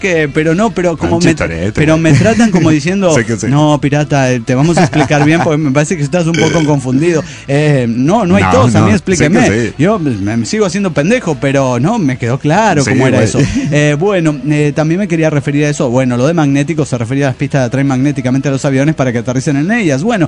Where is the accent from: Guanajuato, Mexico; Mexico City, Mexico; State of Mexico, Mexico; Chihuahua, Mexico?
State of Mexico, Mexico; Toluca; Soy un desintegrado de Toluca, México.